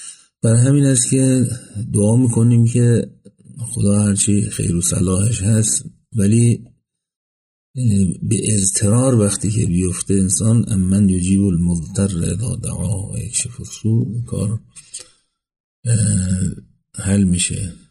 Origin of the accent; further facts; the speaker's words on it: Isfahan, Iran; من خودم اصفهانیم ولی تو شیرازی‌ها که اینو میگن